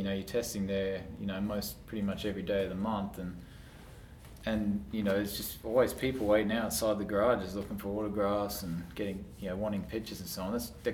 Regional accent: Toowoomba, Queensland, Australia; that was the way I was brought up in Toowoomba.

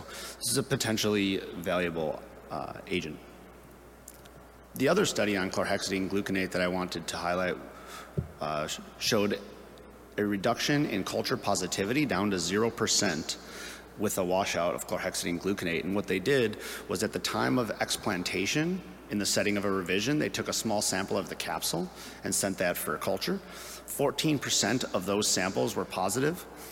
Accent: Chicago, Illinois, United States; It's an absolute honor to present the take-home messages for sexual dysfunction in my hometown of Chicago, so thank you to the AUA.

